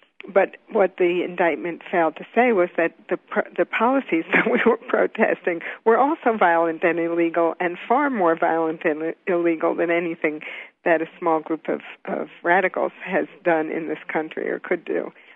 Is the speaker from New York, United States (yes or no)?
yes; New York, United States; And I grew up in New York, so I saw the conditions under which black people and later Puerto Rican people were forced